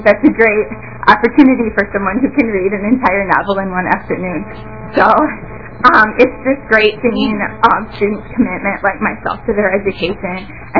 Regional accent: Illinois, United States; now in Minnesota, United States; I'm a student coming from out of state. I'm from Illinois

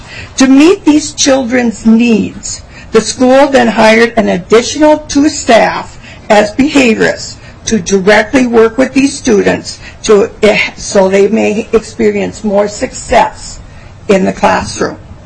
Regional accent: St. Cloud, Minnesota, United States; As you know … from St. Cloud, and this is my 42nd year working in the field of education.

